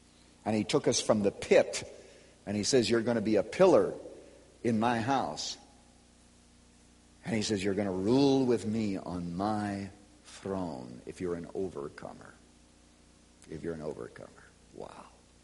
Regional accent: Chicago, Illinois, United States; I'm not making this up just because I come from Chicago.

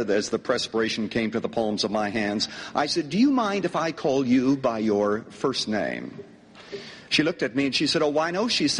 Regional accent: Saskatchewan, Canada; born there; I was born in Saskatchewan, a little town that is so small that the mayor and the village idiot was the same person.

